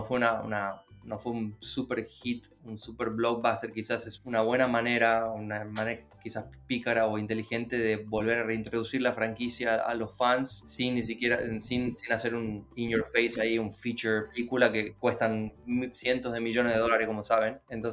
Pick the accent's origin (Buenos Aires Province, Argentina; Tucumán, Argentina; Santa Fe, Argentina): Tucumán, Argentina; Tucumán, sí, yo soy tucumano originalmente